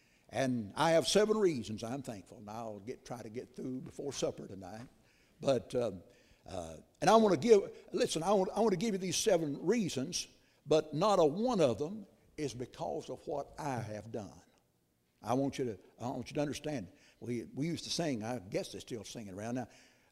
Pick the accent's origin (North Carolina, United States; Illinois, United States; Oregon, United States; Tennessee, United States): Tennessee, United States; Soddy; I was raised down in Soddy, Tennessee, born and raised in Soddy, Tennessee, 18 miles north of Chattanooga.